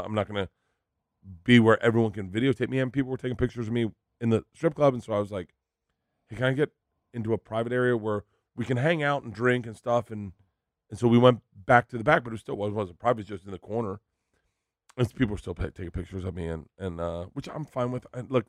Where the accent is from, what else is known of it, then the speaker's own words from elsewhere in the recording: Florida, United States; Growing up in Florida, that was how you spent the end of your night.